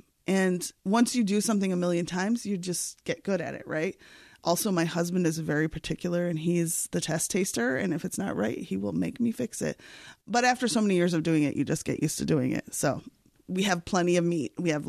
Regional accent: United States; accent: American; And they hired me on the spot because I had an American accent and not an English accent

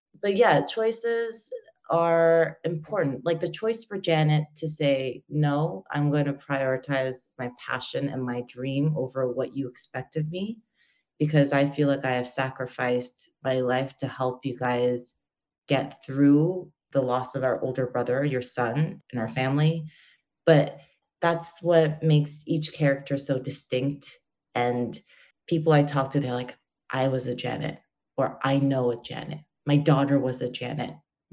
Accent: Canada; In North America, in Canada, I'm from Canada

